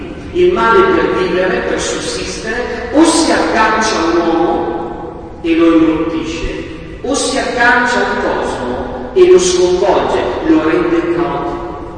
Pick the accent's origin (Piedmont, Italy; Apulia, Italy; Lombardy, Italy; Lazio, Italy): Lombardy, Italy; Gonzaga; io sono di Gonzaga